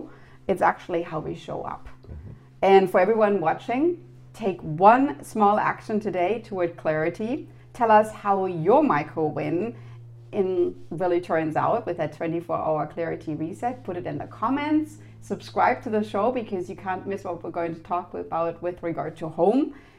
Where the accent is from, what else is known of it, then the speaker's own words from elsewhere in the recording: Germany; now in Canada; you might know I'm from Germany